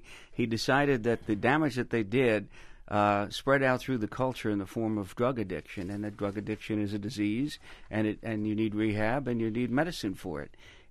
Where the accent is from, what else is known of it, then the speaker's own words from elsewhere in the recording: Brooklyn, New York, United States; Well, I grew up in Brooklyn. I went to Brooklyn Law School